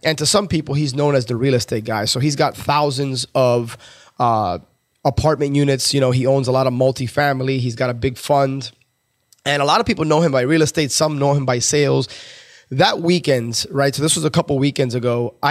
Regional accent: Miami, Florida, United States; a couple of weeks ago, I got back from, and I say got back, it was in my hometown. I attended Grant Cardone's 10X Growth Conference, which was highly, highly impressive. I mean, the dude packed Marlins Stadium in Miami

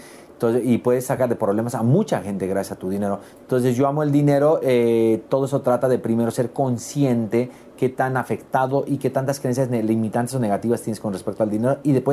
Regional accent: United States; born there; Nací en Estados Unidos, papás bolivianos, por eso hablo muy bien castellano y amo Latinoamérica y he vivido en muchos países de Latinoamérica

